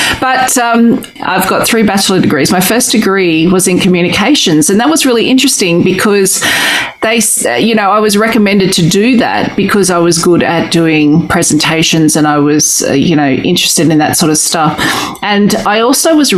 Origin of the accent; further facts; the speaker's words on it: Brisbane, Queensland, Australia; my sister and I grew up on Quandamooka land down at Wynnum in Brisbane.